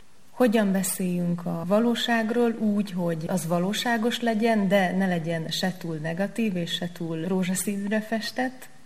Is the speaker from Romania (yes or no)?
yes; Oradea, Bihor, Romania; én nagyváradi vagyok, és akkor így Nagyvárad jelenti az itthont, Kolozsvár meg kicsit így az otthont